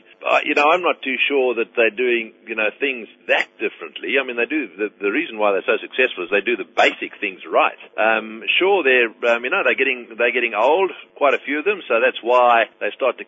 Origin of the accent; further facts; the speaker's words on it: South Africa; You know, coming from South Africa, we had no one.